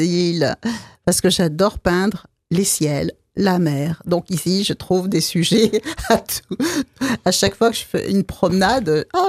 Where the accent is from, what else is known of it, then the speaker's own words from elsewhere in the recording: Pyrenees, France; je suis d'origine des Pyrénées. Et dans les Pyrénées, j'aime mieux les peindre en hiver